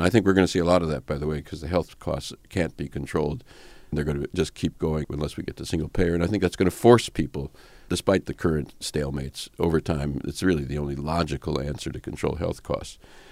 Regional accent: Wisconsin, United States; I'm from Wisconsin. I remember Joe McCarthy in the 1950s.

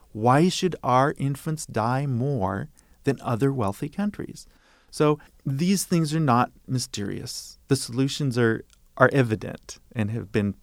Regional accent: Tacoma, Washington, United States; Well, in fact, when I grew up in Tacoma, we didn't lock our door.

